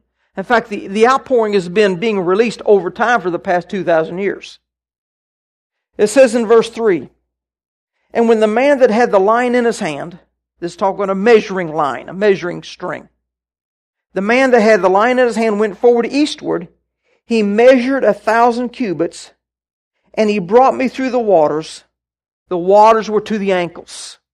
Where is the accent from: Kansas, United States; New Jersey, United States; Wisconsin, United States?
Kansas, United States; I was raised in Kansas when I was young, and in Kansas they always talked about the pioneers that settled the West, you know.